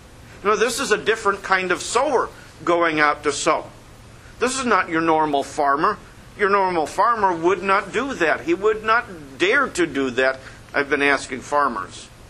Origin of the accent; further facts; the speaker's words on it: Chicago, Illinois, United States; also born or lived in Iowa; I learned this growing up in the Chicago area and then heading out to Iowa where my first congregation was and living in a farm community